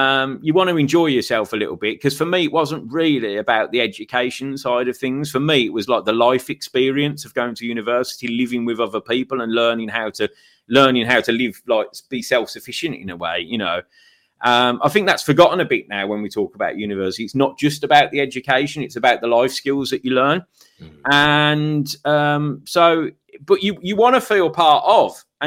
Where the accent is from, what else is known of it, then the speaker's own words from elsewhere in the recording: Solihull, West Midlands, United Kingdom; And I grew up in the Midlands, I grew up in Solihull